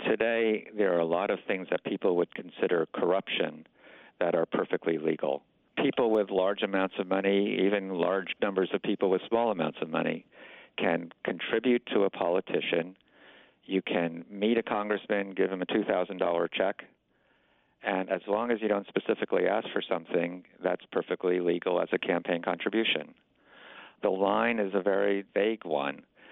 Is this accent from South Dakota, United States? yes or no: no; Virginia, United States; this involves the case of Bob McDonald from my home state of Virginia